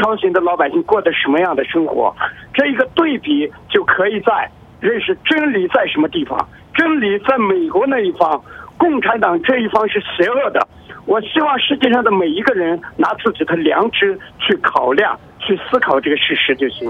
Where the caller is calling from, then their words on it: Ningxia, China; 你好，我是宁夏的